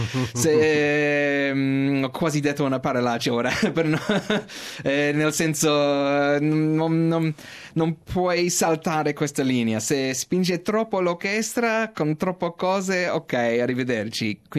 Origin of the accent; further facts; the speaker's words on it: Australia; Italian is a second language; scusa per il mio italiano, sono australiano, ma la lingua italiana per me è molto molto molto difficile.